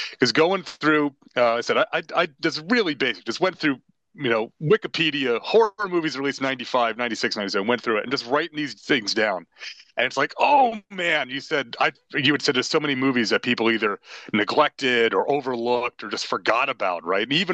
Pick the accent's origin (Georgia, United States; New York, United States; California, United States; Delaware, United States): New York, United States; I was a huge Halloween fan because growing up in New York, Halloween and Halloween 2 were always on Channel 11